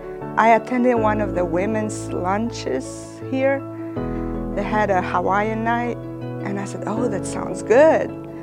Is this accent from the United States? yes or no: no; Albania; I am from Albania.